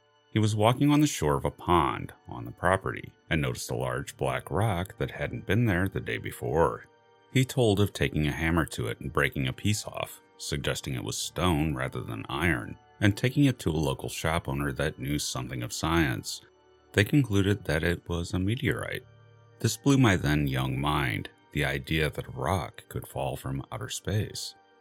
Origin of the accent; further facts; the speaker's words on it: Missouri, United States; about an hour north of St. Louis in rural Missouri, my home state.